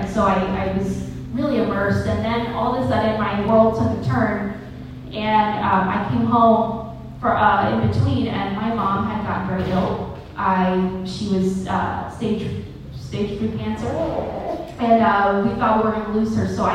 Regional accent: Florida, United States; I grew up in Pinellas County, I'm a Pinellas native. My parents moved here from Boston, and they supported me wholeheartedly.

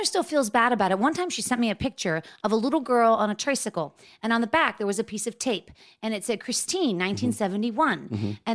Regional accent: Pittsburgh, Pennsylvania, United States; I grew up in Pittsburgh, Pennsylvania.

